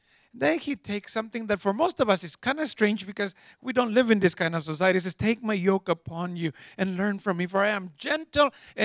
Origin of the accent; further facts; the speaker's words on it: Mexico; English is a second language; I grew up in Mexico. Some of you know that. And we grew up in an agricultural community where we were peasants. We lived from one harvest to the next.